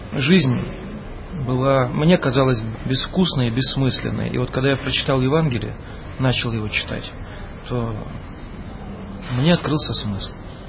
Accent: Kostroma Oblast, Russia; born there; Родился я в Костромской области, в семье железнодорожников, пролетариат.

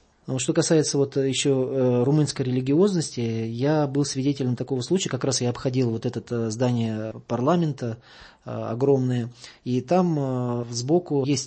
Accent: Russia

